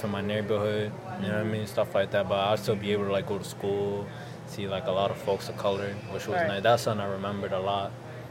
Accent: Lewiston, Maine, United States; also born or lived in Atlanta; I'm 22 years old, and I'm Somali, Somali-American. I was born in Atlanta, moved to Lewiston in 2008.

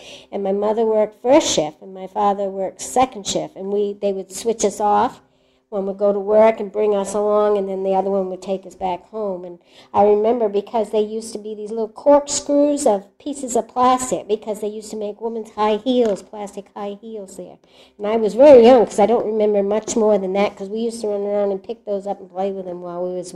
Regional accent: Lewiston, Maine, United States; also born or lived in New Britain; I was born in New Britain, Connecticut, and I only lived down there for a year, and then my mother and father moved in this area, Lewiston, Auburn, and I was raised in Lewiston, Auburn

